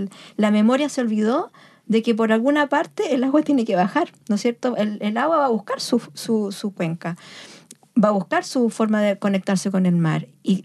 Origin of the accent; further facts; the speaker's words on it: La Serena, Coquimbo, Chile; moved away; Yo soy de La Serena y para mí ver mi ciudad, he viajado, bueno, hace muchos años que ya no vivo allá